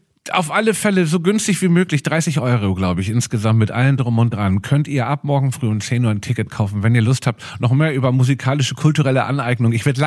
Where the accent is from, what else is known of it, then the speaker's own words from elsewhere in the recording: Hamburg, Germany; der ist irgendwann tatsächlich in meine Heimatregion nach Hamburg gezogen.